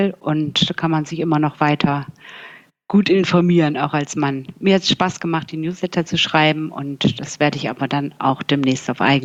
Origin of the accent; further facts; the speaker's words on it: Bremen, Germany; moved away as an adult; now in Cologne, Germany; Nee, ich komme aus Bremen. Nein, nein, ich lebe ja schon seit Jahren nicht mehr in Bremen. Ich komme aus Bremen und ich lebe aber in Köln.